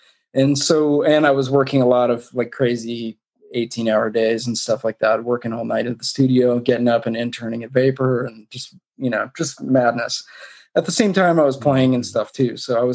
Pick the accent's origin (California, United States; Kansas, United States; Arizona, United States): California, United States; Fountain Valley; Well, I grew up mainly in Orange County, California, in a town called Fountain Valley, which is kind of right next to Huntington Beach.